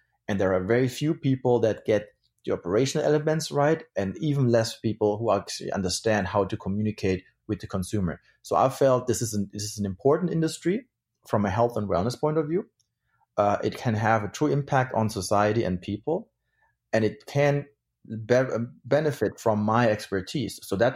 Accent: Germany; As I said, I grew up in Germany.

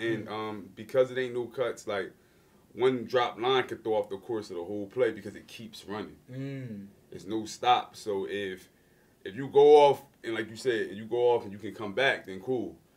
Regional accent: Camden, New Jersey, United States; also born or lived in Sicklerville; Jersey in the house. Yeah, New Jersey. I was born and raised in Camden.

